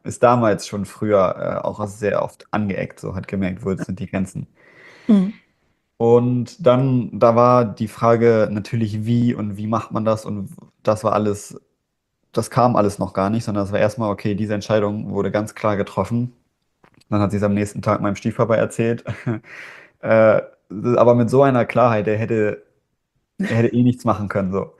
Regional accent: Hamburg, Germany; ich bin jetzt 19 Jahre und gehe seit über 8 Jahren nicht mehr in die Schule, seitdem ich 10 Jahre alt bin. Und geboren bin ich in Hamburg, da bin ich auch aufgewachsen, bis ich eben 10 Jahre alt war.

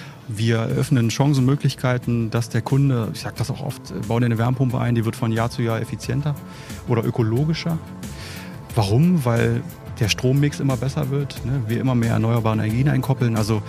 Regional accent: Saxony-Anhalt, Germany; also born or lived in Brandenburg; Bin aufgewachsen in Brandenburg und groß geworden in Sachsen-Anhalt.

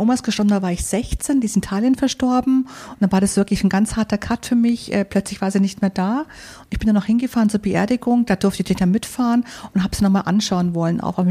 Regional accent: Munich, Bavaria, Germany; Ich bin in München aufgewachsen, aber meine Familie ist in Italien und im Schwarzwald.

